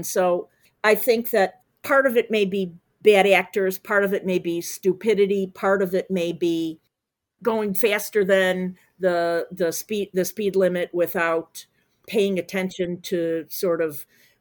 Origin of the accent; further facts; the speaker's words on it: Chicago, Illinois, United States; But yeah, I'm from Chicago and I can tell you the potholes can actually eat up your car.